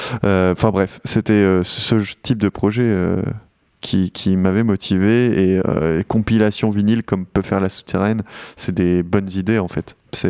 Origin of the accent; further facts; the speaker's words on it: Belgium; c'est peut-être parce qu'on est belge